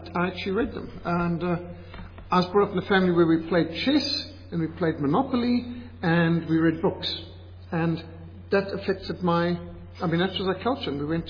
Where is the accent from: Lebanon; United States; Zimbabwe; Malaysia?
Zimbabwe; I grew up in Rhodesia, in a society which was very decentralized, very rural.